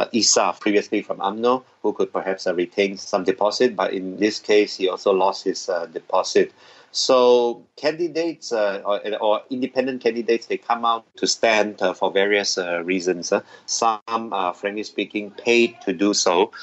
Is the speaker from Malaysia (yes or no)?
yes; Sabah, Malaysia; in my home state of Sabah